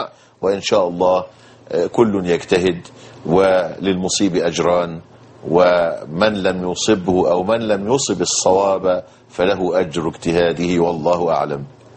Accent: Egypt; لكن يحصل إيه، ودي بتحصل عندنا في مصر،

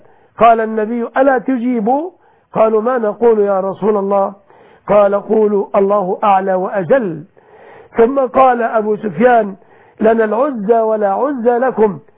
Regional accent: Egypt; بلادنا مصر

